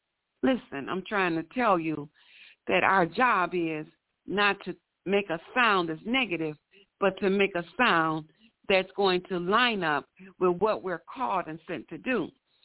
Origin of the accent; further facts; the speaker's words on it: Michigan, United States; You know, if they say, where are you from? I normally say Michigan.